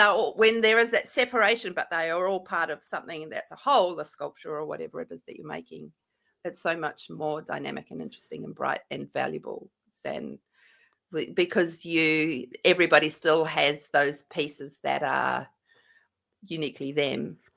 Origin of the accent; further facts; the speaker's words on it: New Zealand; Now, I grew up in New Zealand.